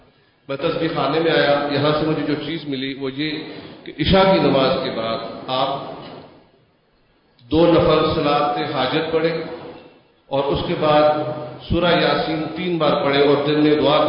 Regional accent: Lahore, Punjab, Pakistan; ، میرا تعلق لاہور سے ہے.

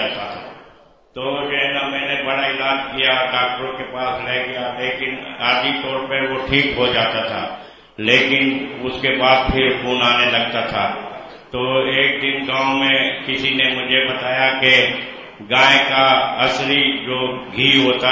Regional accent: Bannu, Khyber Pakhtunkhwa, Pakistan; میں بنو سے آیا ہوں

